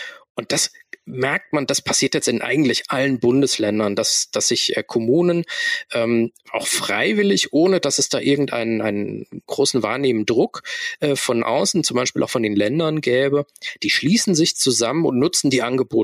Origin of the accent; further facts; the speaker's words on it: Rhineland-Palatinate, Germany; Hier in Rheinland-Pfalz, wo ich herkomme